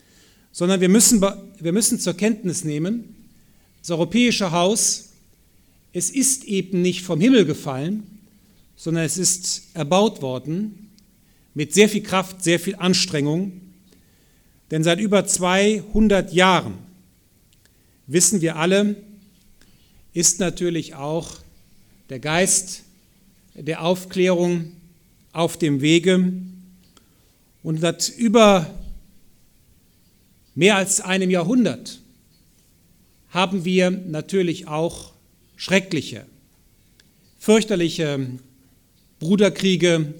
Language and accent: German; Bonn, North Rhine-Westphalia, Germany; Wir haben gestern in meiner Heimatstadt in Bonn, der früheren Hauptstadt, den Tag der deutschen Einheit begangen.